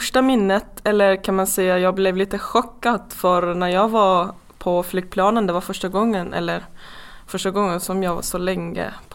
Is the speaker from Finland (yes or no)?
no; Tehran, Tehran Province, Iran; Jag är född i Iran, men personligen, eller ursprungligen ju från Afghanistan. Jag växte mig upp i Iran helt enkelt.